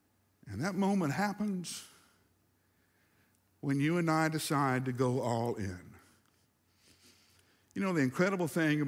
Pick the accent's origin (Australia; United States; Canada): United States; Huntsville, Alabama; I grew up in Huntsville. There are more engineers per capita in Huntsville, Alabama than anywhere else.